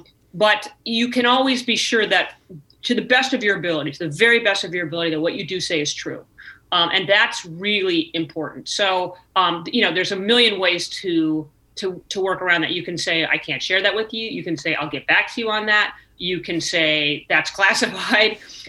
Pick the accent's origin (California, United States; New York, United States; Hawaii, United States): California, United States; I was the first woman, and I was from California, right?